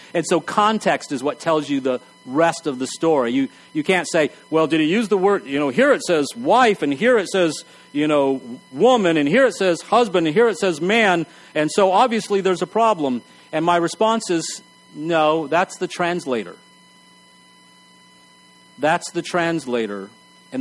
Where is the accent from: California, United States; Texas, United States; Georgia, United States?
Texas, United States; I know that in growing up in Texas, one of the issues was that this verse was usually used to tell people to remove their baseball caps during worship.